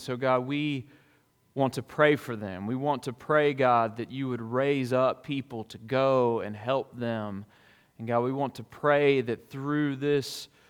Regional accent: Alabama, United States; I am from South Alabama

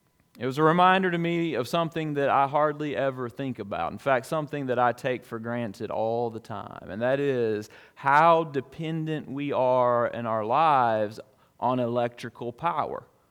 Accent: Alabama, United States; I am from South Alabama

